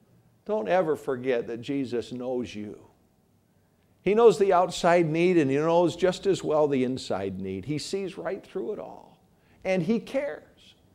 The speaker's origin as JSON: {"language": "English", "region": "New York", "country": "United States", "tie": "born or raised there", "said": "And though I grew up in New York State, New York City was not my favorite place to go."}